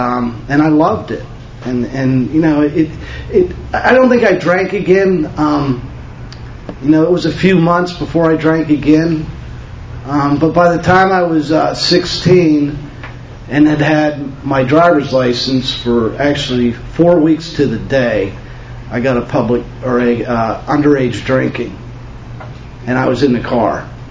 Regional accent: Pittsburgh, Pennsylvania, United States; In the wintertime, I'm from Pittsburgh, and in the wintertime, a lot of children's parents head south

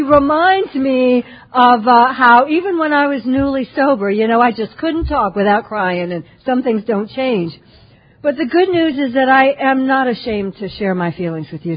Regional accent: Atlanta, Georgia, United States; born there; So, in brief, I was born in Atlanta, Georgia. And as far back as I can remember, I was a kid who just hated who I was.

